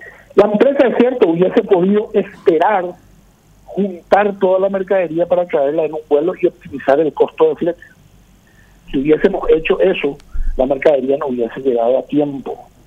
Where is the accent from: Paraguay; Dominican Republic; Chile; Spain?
Paraguay